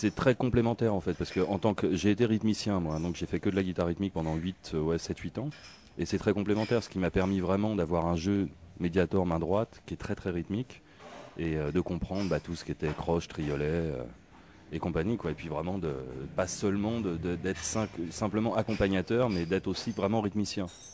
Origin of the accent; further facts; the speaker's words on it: Paris, Île-de-France, France; Bien, je viens de Paris.